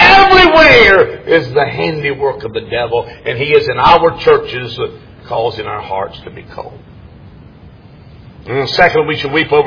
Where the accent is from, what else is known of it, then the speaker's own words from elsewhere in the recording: United States; doesn't affect me, but it does because I'm an American.